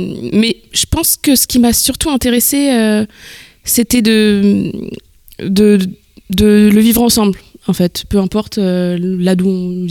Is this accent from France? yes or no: yes; France; Moi, j'ai grandi en France et il n'y avait pas cette ouverture d'esprit.